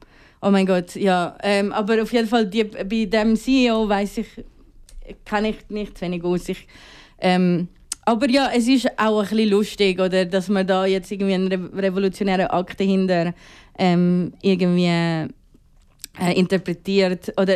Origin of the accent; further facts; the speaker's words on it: Philippines; ich komme ja aus den Philippinen